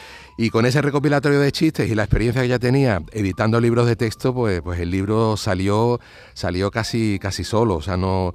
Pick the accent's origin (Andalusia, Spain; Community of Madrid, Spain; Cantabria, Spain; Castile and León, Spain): Andalusia, Spain; Alcalá de Guadaíra; un ilustrador de mi pueblo, de Alcalá de Guadaira